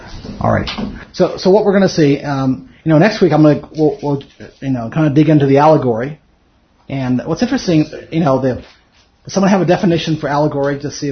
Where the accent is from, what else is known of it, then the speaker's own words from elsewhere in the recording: Miami, Florida, United States; I grew up in Miami, Florida, which has a large segment.